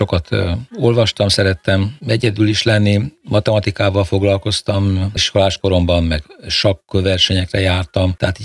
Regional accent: Budapest, Hungary; born there; Budapesten születtem, szüleim ott éltek akkor

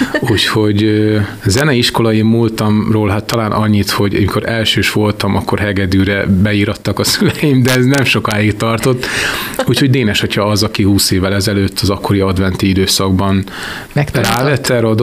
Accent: Kiskunhalas, Bács-Kiskun, Hungary; Az első napokat a Margaréta utcában, a Kertvárosban éltem, ide születtem Kiskunhalasra

